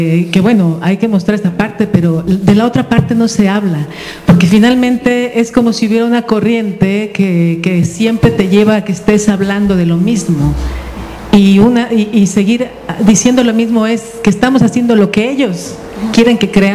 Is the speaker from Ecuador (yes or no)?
no; Mexico; que a mí me lastiman porque soy mexicana